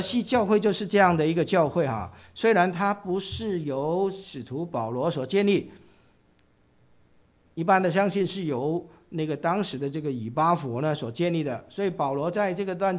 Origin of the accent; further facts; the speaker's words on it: Hong Kong; 所以呢就是因为我是从香港来我就从来没有听过这个三步走这个词，